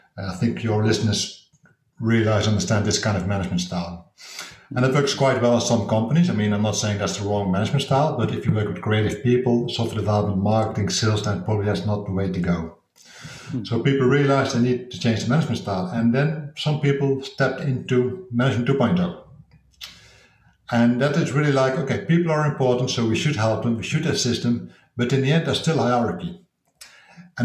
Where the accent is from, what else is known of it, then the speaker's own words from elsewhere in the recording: Netherlands; I'm from the Netherlands. I'm 46 years old